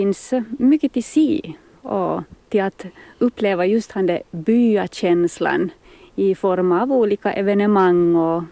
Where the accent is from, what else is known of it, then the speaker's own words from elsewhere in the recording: Vaasa, Ostrobothnia, Finland; så att jag är nog som från Vasa